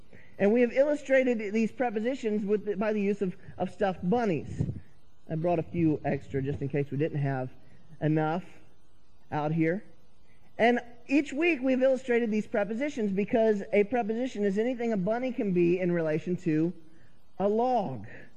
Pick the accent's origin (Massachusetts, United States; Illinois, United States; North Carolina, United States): North Carolina, United States; an expression that I had learned growing up in North Carolina